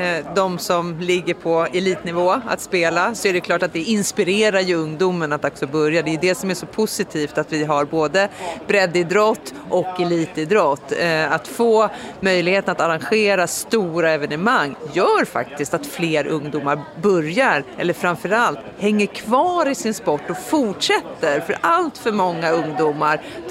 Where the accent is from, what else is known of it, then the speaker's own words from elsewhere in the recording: Stockholm, Stockholm County, Sweden; Vi är ju många stockholmare och många vill utöva sporter